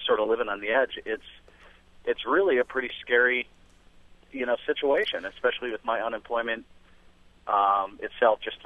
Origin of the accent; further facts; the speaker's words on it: Green Bay, Wisconsin, United States; I'm literally on my way from Green Bay, Wisconsin, my hometown, back to the Cedar Rapids area to have a job, part-time job interview.